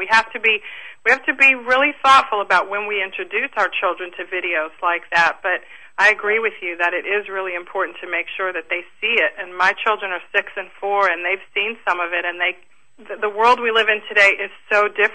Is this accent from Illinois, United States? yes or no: no; Washington, District of Columbia, United States; When I grew up in Washington, D.C.